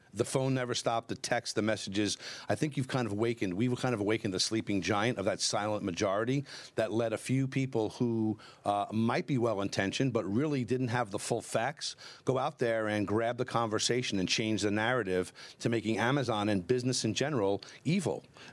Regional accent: New York City, New York, United States; It's part of my city. I'm a New Yorker for all five boroughs.

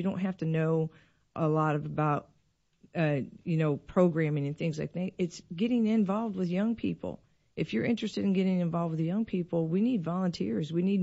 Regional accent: the South, United States; And I'm from the South, too

